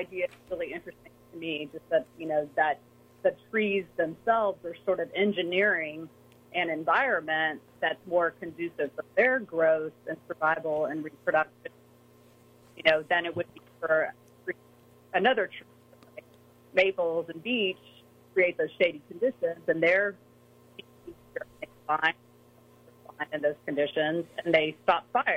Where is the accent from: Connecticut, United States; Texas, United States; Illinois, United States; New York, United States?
Texas, United States; I'm from Texas originally.